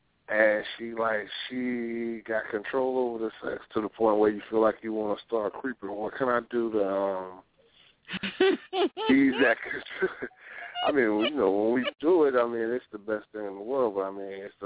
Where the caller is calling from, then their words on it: New York, United States; I'm from New York.